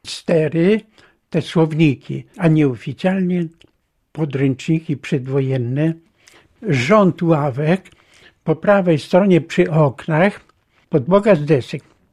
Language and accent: Polish; Lublin Voivodeship, Poland; Urodziłem się w Siednim Łanie i tam parę lat mieszkałem. Później przenieśliśmy się do Bukowy Wielkiej, to jest parę kilometrów na wschód od Siedniego Łanu.